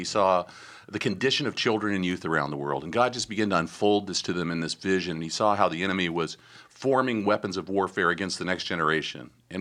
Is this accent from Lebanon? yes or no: yes; Beirut, Beirut Governorate, Lebanon; also born or lived in France; now in United States; I grew up on the mission field. I grew up in Beirut, Lebanon. And then after the war, we were evacuated. We moved to France. So I didn't live in the United States until I was about 16, 17.